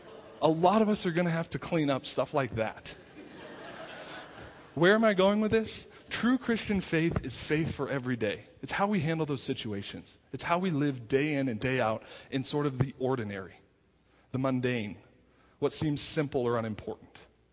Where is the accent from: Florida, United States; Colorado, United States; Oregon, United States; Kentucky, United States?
Colorado, United States; Littleton; We had a good friend when I was in high school. I grew up in Littleton.